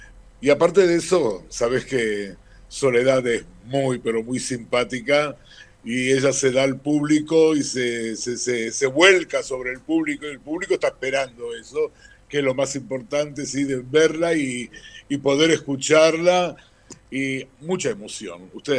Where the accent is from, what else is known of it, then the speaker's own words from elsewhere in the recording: Uruguay; vos te creías que yo soy argentino, pero yo soy uruguayo.